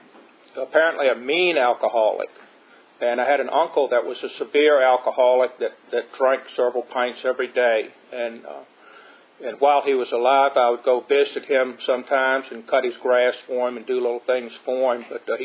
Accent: Culpeper, Virginia, United States; I am a local person. I was raised in Culpeper and moved to Madison 2 years ago.

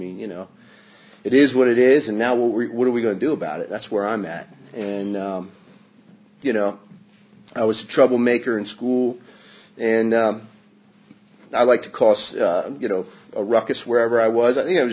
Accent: Kensington, Maryland, United States; also born or lived in Washington, D.C.; but I grew up in Kensington, Maryland. And, you know, I was actually born in Washington, D.C. And then my family moved out to the suburbs.

